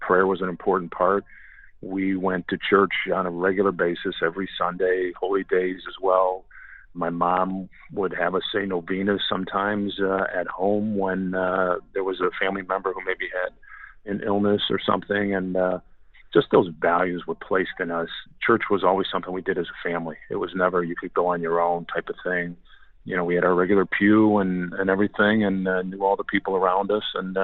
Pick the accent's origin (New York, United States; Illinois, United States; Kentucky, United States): Illinois, United States; Chicago; born there; also born or lived in Atlanta, United States / Columbus, United States; Well, I was born here in the Chicagoland area, and my dad's job changed a few different times.